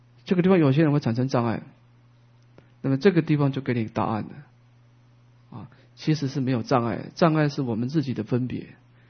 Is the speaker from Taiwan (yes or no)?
yes; Taiwan; 说美国人他念阿弥陀佛的发音跟我们台湾人的发音也不一样啊